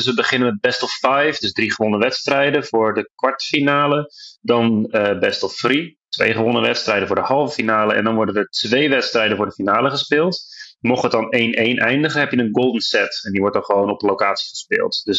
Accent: Netherlands; also born or lived in England; Ik ben in Engeland geboren ook, in Nederland opgevoed.

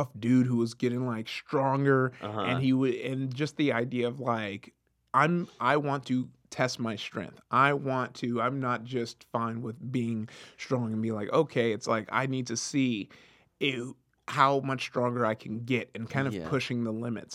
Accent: Compton, California, United States; because growing up in Compton, my dad obviously wanted to keep a close eye on me, didn't really want me out as much.

